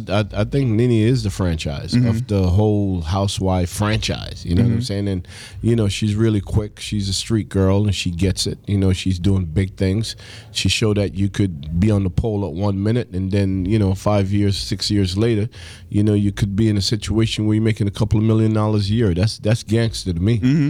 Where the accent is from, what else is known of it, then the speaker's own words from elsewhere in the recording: Brooklyn, New York, United States; I'm a Jamaican cat that bred in Brooklyn. You know what I'm saying? Live in Miami. I'm an international dude. You know, I live in England.